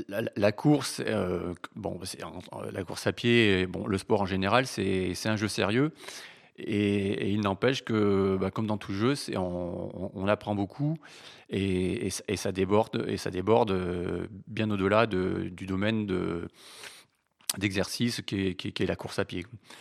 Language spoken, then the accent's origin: French; Auvergne-Rhône-Alpes, France; Je suis originaire du Puy-de-Dôme et c'est là que j'ai fait mes premiers pas en tant que coureur.